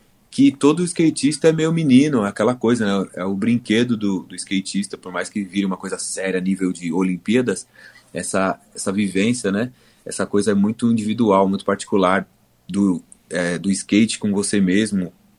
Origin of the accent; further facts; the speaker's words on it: São Paulo, Brazil; Em São Paulo mesmo, Zona Norte, Vila Maria, né, sou cria aqui do Carandiru Family, né, a pista de skate onde era a antiga casa de detenção, também cria do Sacolão Skate, e aí vim daqui, essa é a minha área.